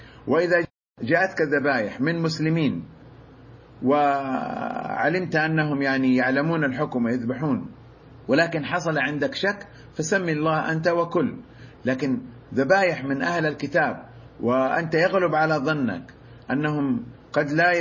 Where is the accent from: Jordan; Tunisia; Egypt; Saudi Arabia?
Saudi Arabia; من عندنا في السعودية